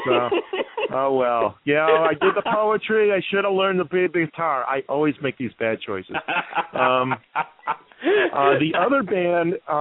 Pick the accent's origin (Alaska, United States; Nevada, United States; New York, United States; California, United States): New York, United States; It being a New Yorker, it reminds me of New York in that it's a walking neighborhood with a real sense of community.